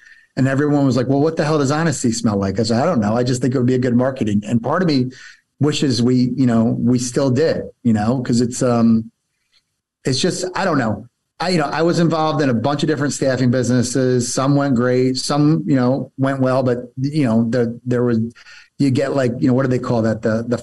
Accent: New Jersey, United States; So I grew up in Northern New Jersey, and that's an area where, you know, people always say, I'd kill for you, or I'd die for you.

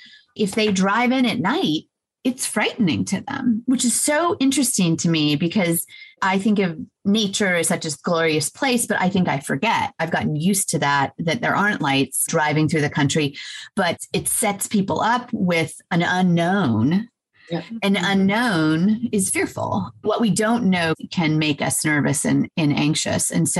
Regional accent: Los Angeles, California, United States; also born or lived in Atlanta, United States; now in Serenbe, United States; So we moved, I grew up in Los Angeles, so like tons of lights everywhere.

